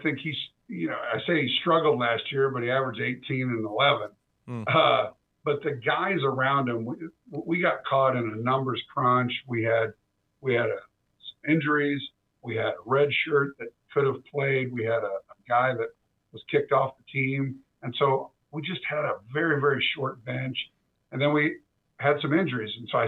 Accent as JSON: {"language": "English", "town": "Kansas City", "country": "United States", "said": "I'm from Kansas City, 40 minutes down the road."}